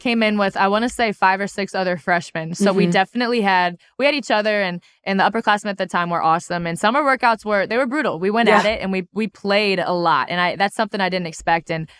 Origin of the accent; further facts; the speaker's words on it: Cleveland, Ohio, United States; also born or lived in Dublin; Yeah, so I grew up in Cleveland, actually. I moved to Dublin.